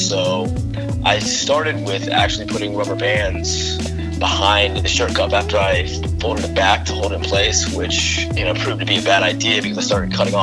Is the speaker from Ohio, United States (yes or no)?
yes; Cincinnati, Ohio, United States; now in Chicago, United States; I ended up moving to Chicago. That's where I currently live. I'm from Cincinnati.